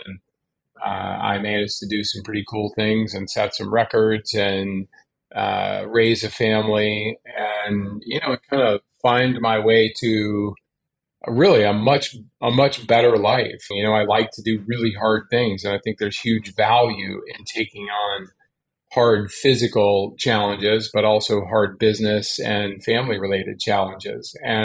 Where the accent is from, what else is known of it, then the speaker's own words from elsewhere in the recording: North Carolina, United States; For me, I grew up in North Carolina. Went to the University of North Carolina, Chapel Hill, thinking I was pretty awesome.